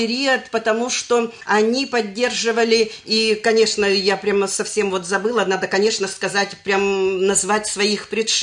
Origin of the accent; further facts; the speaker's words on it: Siberia, Russia; now in Ramensky District, Russia; Я сама сибирячка, когда оказалась вот 30 лет назад в Раменском районе